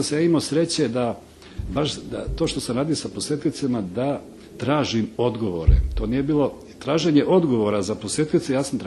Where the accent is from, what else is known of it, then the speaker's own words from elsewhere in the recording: Prijepolje, Šumadija and Western Serbia, Serbia; born there; ja sam rođen u Prijepolju, a na tom prostoru ima dosta speleoloških objekata.